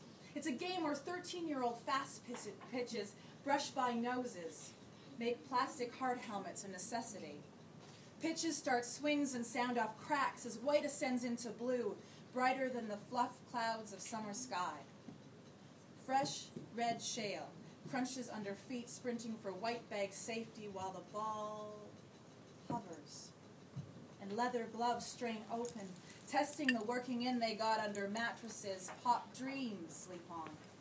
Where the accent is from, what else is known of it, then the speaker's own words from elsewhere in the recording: Alberta, Canada; I'm from Alberta, which is like Texas, but it's in Canada. So cowboys and oil and pickup trucks. And so we have a lot of kind of country slang as well.